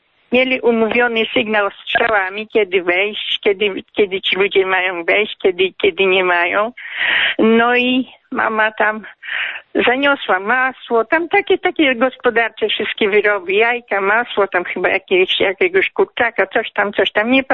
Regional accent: Poniatowa, Lublin Voivodeship, Poland; born there; Ja urodziłam się w województwie lubelskim. Tam jest takie miasteczko Poniatowa.

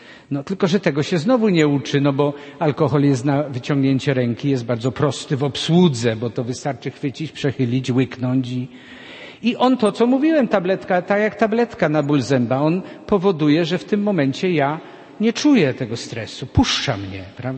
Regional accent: Greater Poland Voivodeship, Poland; accent: Greater Poland dialect; To ja mówię taką gwarą naszą wielkopolską tutaj, bo też mamy swoją gwarę.

